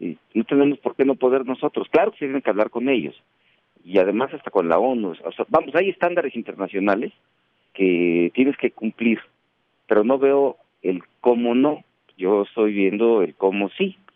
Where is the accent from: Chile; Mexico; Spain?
Mexico; Guerrero; soy guerrerense, soy senador de la República de Guerrero